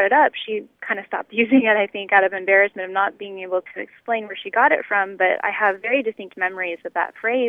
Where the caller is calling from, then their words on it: Plano, Texas, United States; I'm calling from Plano, Texas.